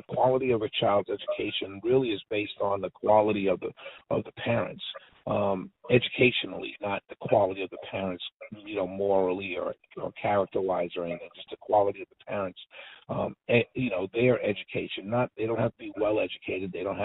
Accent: Harlem, New York, United States; Then I always came home to where I grew up in Harlem, so I had really the best of both worlds.

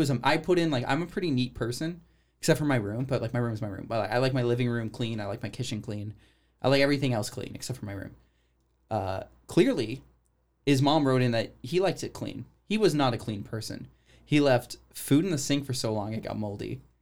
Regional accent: Canada; Because people, we're Canadian, right?

